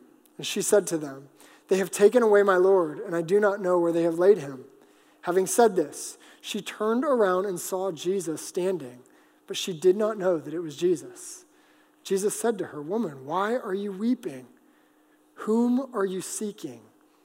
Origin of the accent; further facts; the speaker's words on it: Alaska, United States; But I can't prove to you that I grew up in Alaska.